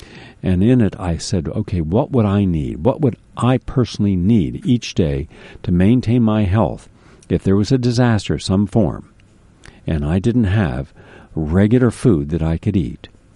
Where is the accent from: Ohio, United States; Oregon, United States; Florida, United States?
Florida, United States; When a hurricane comes to my hometown down in Florida, Every single thing in the stores are gone.